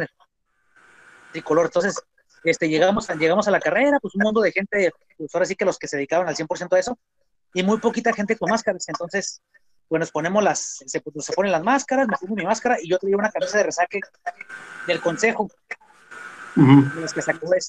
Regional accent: Guadalajara, Jalisco, Mexico; now in Tijuana, Mexico; Yo migro para Tijuana, pues emigro para Tijuana, y aquí, pues obviamente vengo de Guadalajara, del fútbol.

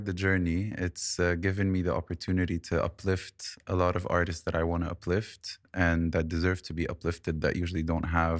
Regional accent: Beirut, Beirut Governorate, Lebanon; This was in Beirut. Yeah. I was born and raised in Beirut. Yep. So it all started over there.

